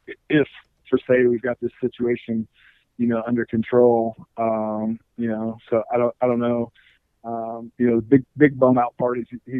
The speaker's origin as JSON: {"language": "English", "town": "Memphis", "region": "Tennessee", "country": "United States", "tie": "born or raised there", "said": "So I grew up in Memphis, Tennessee, and I was going to go try to be a walk-on at University of Memphis."}